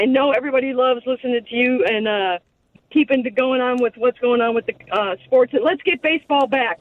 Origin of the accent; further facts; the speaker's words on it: Chicago, Illinois, United States; I'm from Chicago.